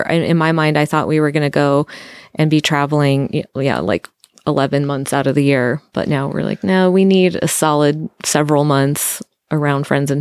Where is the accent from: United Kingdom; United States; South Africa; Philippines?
United States; New Mexico; We're from New Mexico. So Mexico is our neighbors, and that was a place that was quick and easy to go on a lot of our trips.